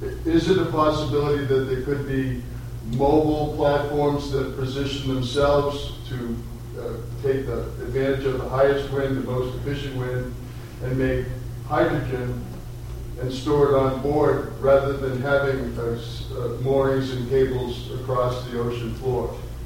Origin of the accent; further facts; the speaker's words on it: Boothbay, Maine, United States; I'm from Booth Bay, and I'd like to thank you all for your hard work over the years.